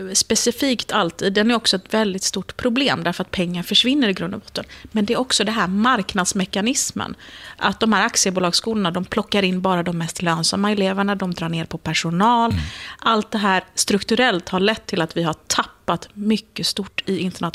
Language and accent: Swedish; Sweden; Det som gör mig stolt som svensk när jag åker utomlands på somrarna, jag har kusiner till exempel i USA, det är att veta att i Sverige, det handlar inte om vilken försäkring man har.